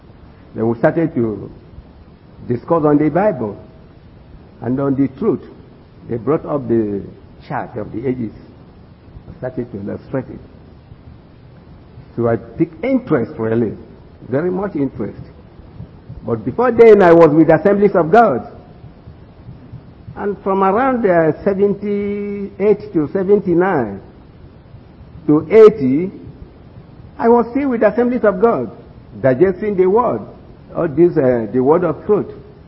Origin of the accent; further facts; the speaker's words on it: Lagos, Nigeria; So I come from Lagos Ecclesia, Nigeria, in Africa. And my class, as you may know, Lagos has been a very big city.